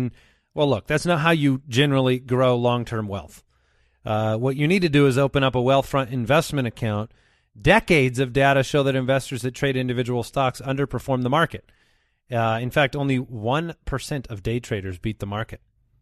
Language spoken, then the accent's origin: English; Arizona, United States; We're from Arizona.